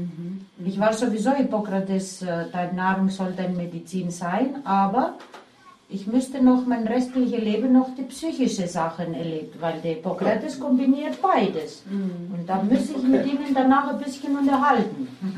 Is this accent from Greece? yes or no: yes; Greece; Als Griechin müsste ich meine Odyssee auch erleben, bis ich eine Diagnose hatte.